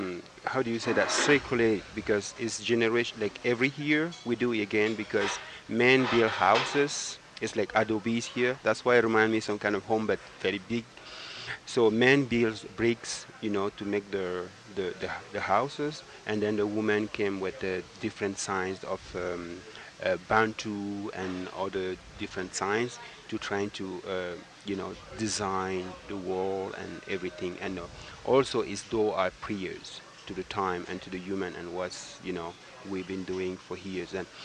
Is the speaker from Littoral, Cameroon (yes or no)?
yes; Nditam, Littoral, Cameroon; also born or lived in Douala; I was a kid born in city of Douala, but I grew up in the village. It's called Nditam because I am from Tika tribe.